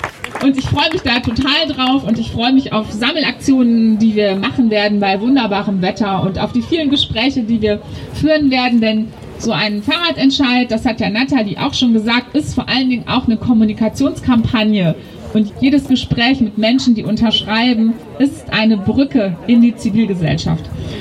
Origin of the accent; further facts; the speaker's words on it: Cologne, North Rhine-Westphalia, Germany; Und ich bin als Kölnerin auch stolz darauf, dass unsere kleine Stadt endlich auch Teil dieser Familie ist